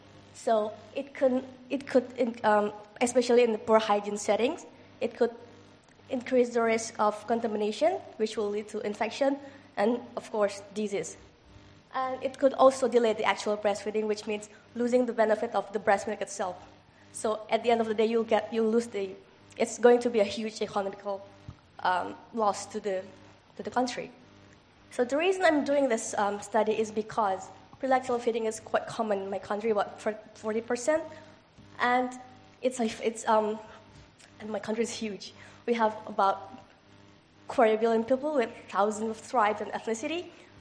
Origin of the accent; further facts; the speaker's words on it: Indonesia; English is a second language; looking at the trends and determinants of pre-lactal feeding practice in my home country, which is Indonesia.